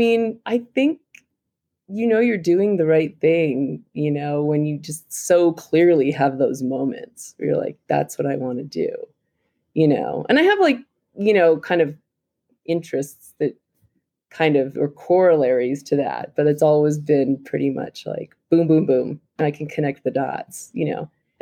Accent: Denver, Colorado, United States; I grew up in Denver. There was a big Air Force base there.

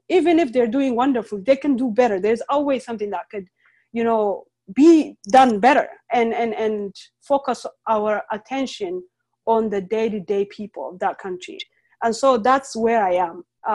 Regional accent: Oromia, Ethiopia; now in United States; I'm a Muslim Oromo woman. I am from Harargue, and that also has a different, you know, sets of experiences and exposures.

